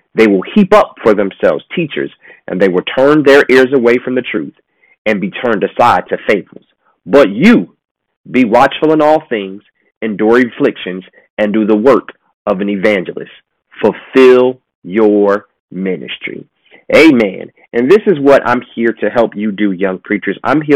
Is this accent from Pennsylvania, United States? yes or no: yes; Philadelphia, Pennsylvania, United States; I grew up in West Philadelphia, just like